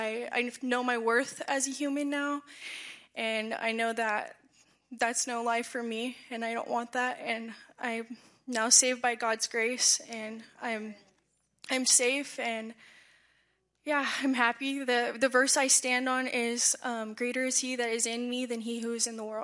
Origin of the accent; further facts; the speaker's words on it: Bakersfield, California, United States; born there; I'm 22 years old. I was born in Bakersfield, California.